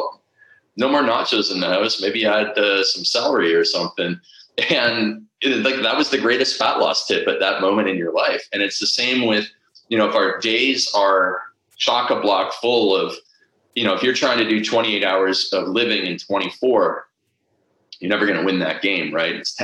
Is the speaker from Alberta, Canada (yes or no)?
no; Toronto, Ontario, Canada; I always say that I'm from the East Coast of Canada, which means, you know, Toronto. I'm an Easterner, and I have that East Toronto attitude